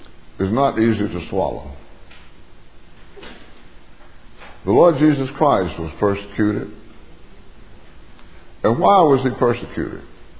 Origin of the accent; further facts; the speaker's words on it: the South, United States; I was born and raised in the South, and I know what persecution is all about.